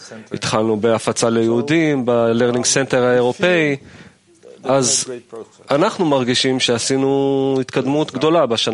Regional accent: Netherlands; אני מהולנד.

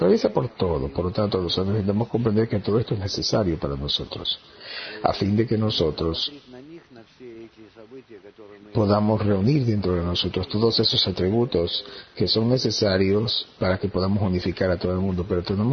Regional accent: Slovakia; Yo soy de Eslovaquia.

